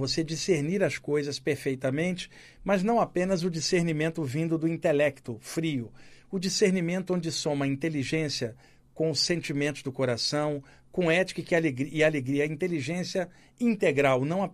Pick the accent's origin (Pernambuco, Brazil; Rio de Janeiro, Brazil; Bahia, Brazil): Rio de Janeiro, Brazil; now in São Paulo, Brazil; Eu sou do Rio de Janeiro e eu moro aqui em São Paulo há 30 anos.